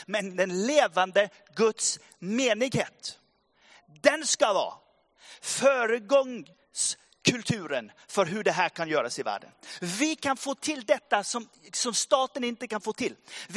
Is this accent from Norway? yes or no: yes; Norway; Swedish is a second language; jag är ju norrman och jag är 51